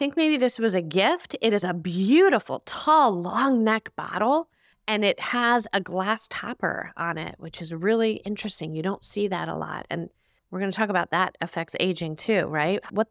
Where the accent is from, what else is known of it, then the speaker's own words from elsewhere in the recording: New Jersey, United States; that honeysuckle bush in our backyard growing up in New Jersey.